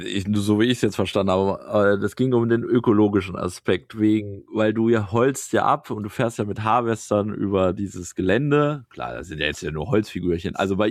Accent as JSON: {"language": "German", "country": "Germany", "said": "Aber ich komme ja hier aus dem Wald, aus der Eifel, Naturschutzgebiet und Co."}